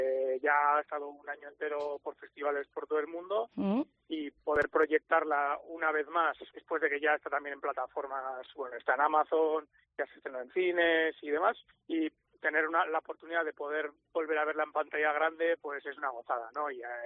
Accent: Basque Country, Spain; yo creo que como vasco tenemos esa, también esa cultura de ir mucho al monte

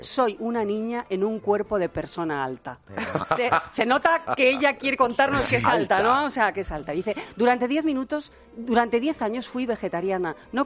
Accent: Albacete, Castilla-La Mancha, Spain; yo es que soy de Albacete

